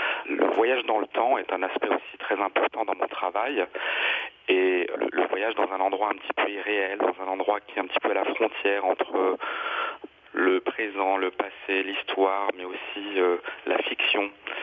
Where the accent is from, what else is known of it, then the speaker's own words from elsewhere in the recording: Grand Est, France; mon enfance en Alsace était marquée par l'histoire, la présence moyenâgeuse de certaines maisons qui avaient été conservées